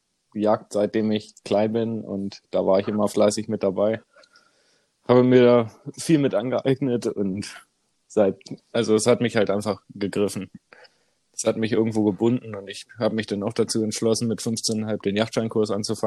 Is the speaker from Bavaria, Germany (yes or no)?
no; Lower Saxony, Germany; Ich komme aus der Nähe von Hannover.